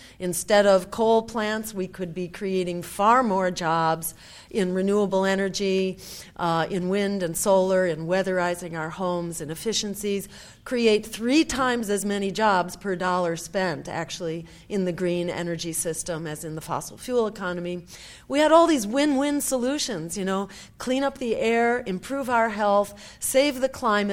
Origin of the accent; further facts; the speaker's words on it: Massachusetts, United States; And we actually passed a voter referendum in Massachusetts, my home state.